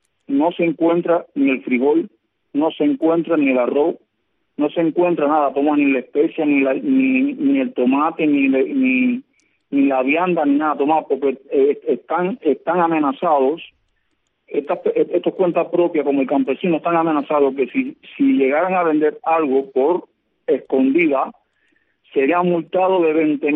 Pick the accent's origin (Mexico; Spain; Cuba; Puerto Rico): Cuba; nosotros los cubanos. Los cubanos que vivimos aquí en Cuba, que somos los cubanos de aquí.